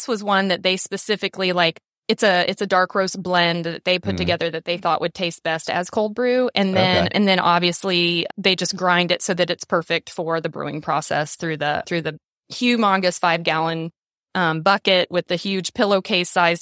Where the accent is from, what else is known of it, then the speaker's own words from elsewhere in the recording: Indiana, United States; Well, I'm from Indiana. met my husband there as a teenager, and we've been together ever since.